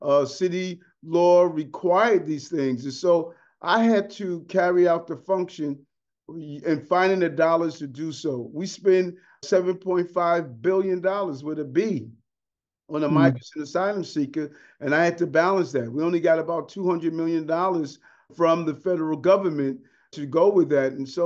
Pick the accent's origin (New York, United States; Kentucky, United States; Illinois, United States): New York, United States; Queens; I was at my old high school, Bayside High School, where I grew up in Queens.